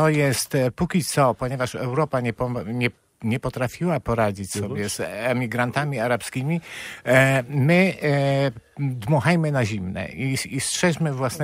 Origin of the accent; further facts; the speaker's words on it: Subcarpathian Voivodeship, Poland; ja się wychowałem na Podkarpaciu, bo ściśle mówiąc w Bieszczadach przy samej granicy ukraińskiej. W latach 90. tam mieszkałem